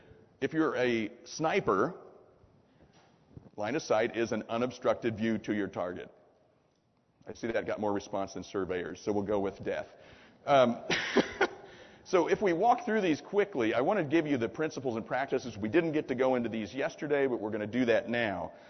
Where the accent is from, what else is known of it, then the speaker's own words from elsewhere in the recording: the Ozarks, United States; I'm from the Ozarks, so when I say guy, it's gender free, okay?